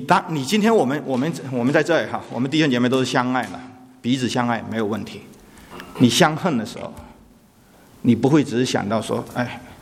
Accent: China; 甚至我们中国人讲的是君子报仇十年不晚，而且是复仇只报，对吧？

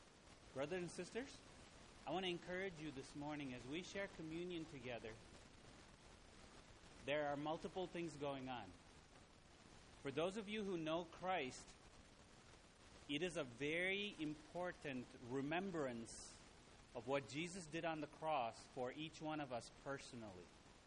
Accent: India; I understand, being Indian, I understand a lot of Chinese culture.

